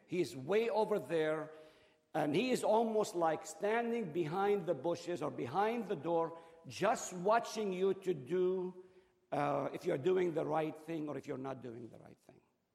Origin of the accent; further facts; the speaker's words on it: Israel; English is a second language; Growing up in Israel, I grew up in a Jewish neighborhood, one family among 10,000